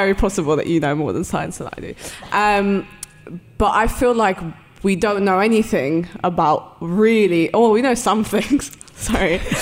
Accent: London, United Kingdom; accent: London; So I feel like my accent is like a London accent, which is much more mumbly and very like...

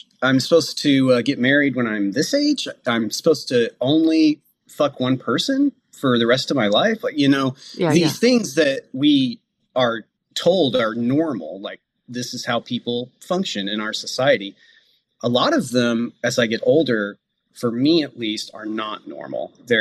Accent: Midwest, United States; I grew up in the Midwest, as I mentioned, and I did grow up in a religious family. I had a religious upbringing, Southern Baptist, to be accurate.

